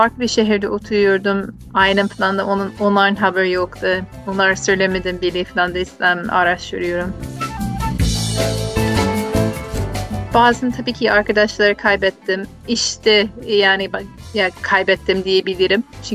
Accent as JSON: {"language": "Turkish", "country": "Canada", "tie": "born or raised there", "moved": "yes", "lives_now": "Istanbul, Turkey", "said": "Artık 12 yıldan beri İstanbul'da oturuyoruz ama Kanada'da doğdum, büyüdüm."}